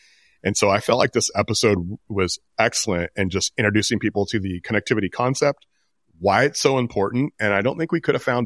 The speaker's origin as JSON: {"language": "English", "region": "California", "country": "United States", "tie": "born or raised there", "said": "And you know, growing up in the Bay Area of California gave me a lot of unique perspectives on several different fronts."}